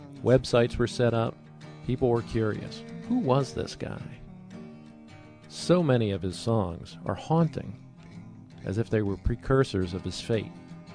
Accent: Baltimore, Maryland, United States; it's hard to connect with others here in my hometown of Baltimore who like

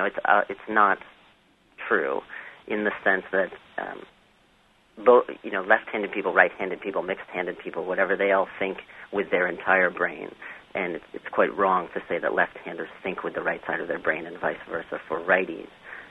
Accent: United States; just because I'm an American and am trained for left side of the road driving

